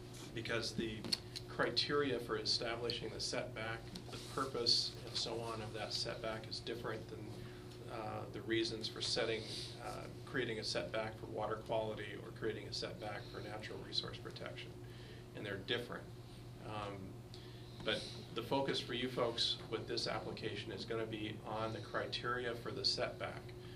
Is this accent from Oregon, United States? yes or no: yes; Oregon, United States; Just a little background. I grew up in Oregon.